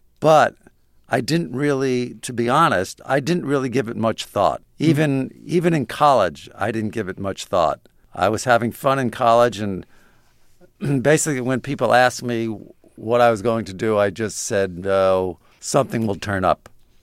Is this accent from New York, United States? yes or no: yes; New York City, New York, United States; I grew up in Brooklyn in in Sheepshead Bay. I lived right under the Belt Parkway.